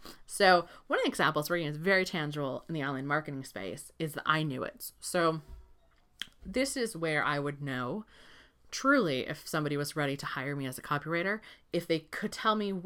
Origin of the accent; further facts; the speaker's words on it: New England, United States; So I'm from New England in the United States. And here, like, baseball is really big. You hear it in my voice.